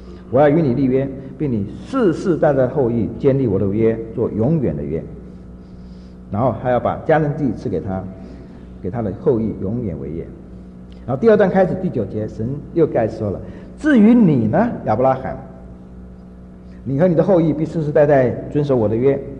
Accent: Fujian, China; 我们闽南人叫父亲就叫阿爸

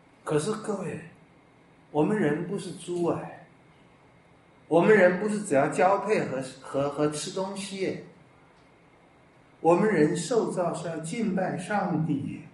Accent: Taiwan

